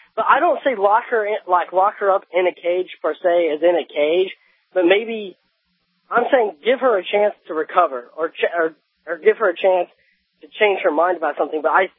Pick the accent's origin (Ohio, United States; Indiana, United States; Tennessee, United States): Indiana, United States; Evansville; I'm a Christian. I'm from Evansville, too, and so I really had to put my two cents in.